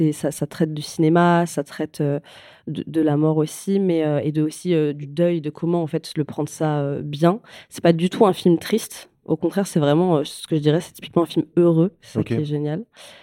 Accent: Lyon, Auvergne-Rhône-Alpes, France; moi, je viens de Lyon

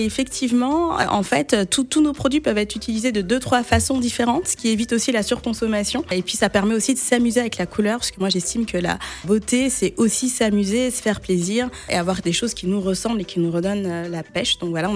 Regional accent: Guadeloupe, France; parce que moi je suis guadeloupéenne

